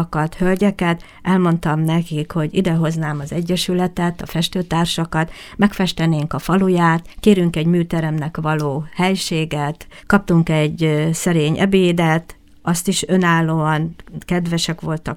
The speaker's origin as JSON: {"language": "Hungarian", "town": "Ózd", "region": "Borsod-Abaúj-Zemplén", "country": "Hungary", "said": "mert ugye mi ózdiak vagyunk"}